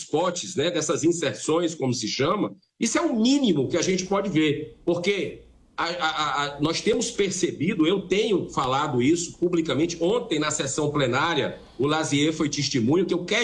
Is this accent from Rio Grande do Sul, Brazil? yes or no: no; Ceará, Brazil; lá no Ceará, que é a minha terra, onde eu estou praticamente toda semana